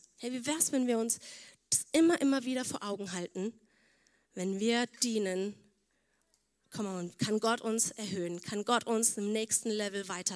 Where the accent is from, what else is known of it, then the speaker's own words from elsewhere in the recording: Budapest, Hungary; German is a second language; now in Germany; Online-Gottesdienste von zu Hause zu verfolgen, von meiner Heimatgemeinde in Budapest